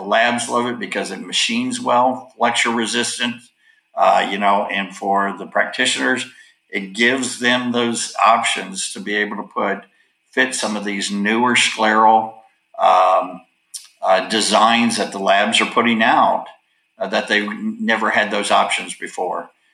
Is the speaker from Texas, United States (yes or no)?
yes; Texas, United States; in Texas? That's right. Yeah.